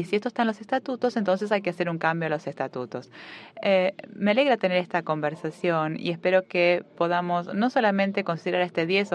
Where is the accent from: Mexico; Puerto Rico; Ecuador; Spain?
Puerto Rico; soy de Puerto Rico